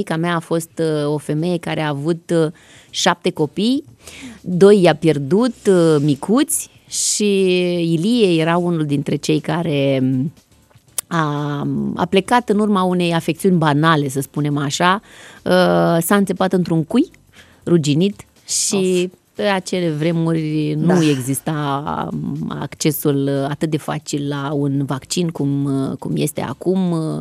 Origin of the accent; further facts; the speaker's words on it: Romania; Da, sunt româncă și nu degeaba am născut aici.